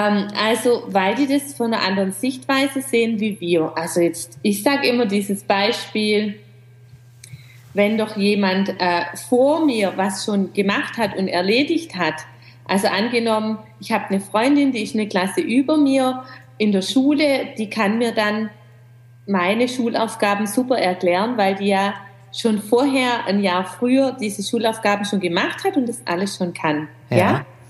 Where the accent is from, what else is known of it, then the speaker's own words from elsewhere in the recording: Gerlingen, Baden-Württemberg, Germany; Ich komme aus Gerlingen in der Nähe von Stuttgart